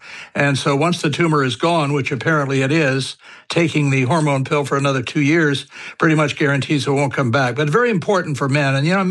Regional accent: United States; that meant a lot to me as an American

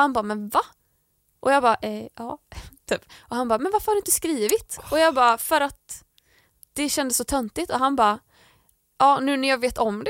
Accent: Landvetter, Västra Götaland County, Sweden; för då har jag också i mitt rum hemma i Landvetter, så hade jag en bild på honom.

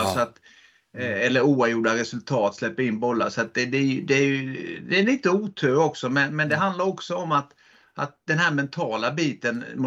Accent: Växjö, Kronoberg County, Sweden; Men jag är ju uppvuxen i Växjö, vet du, så att det vet i fåglarna vad det kan ha varit egentligen.

